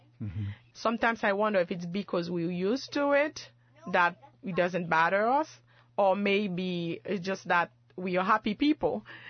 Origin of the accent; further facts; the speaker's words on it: Port-au-Prince, Ouest, Haiti; my neighborhood, because I grew up in Port-au-Prince